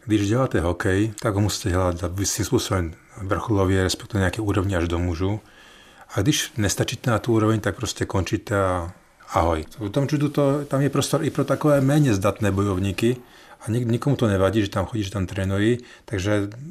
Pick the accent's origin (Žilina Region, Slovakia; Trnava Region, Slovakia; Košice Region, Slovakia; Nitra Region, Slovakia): Trnava Region, Slovakia; Trnava; já jsem z Trnavy.